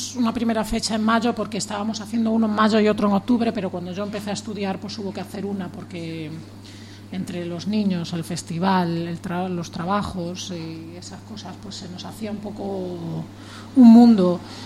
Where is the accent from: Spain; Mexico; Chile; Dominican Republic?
Spain; Galicia; Yo soy gallega, tranquilo.